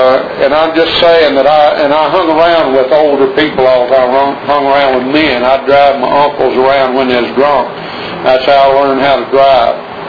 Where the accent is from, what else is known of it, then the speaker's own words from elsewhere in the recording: Kentucky, United States; But I was raised in eastern Kentucky. I was born in February 5th, 1953 in southeastern Kentucky Baptist Hospital.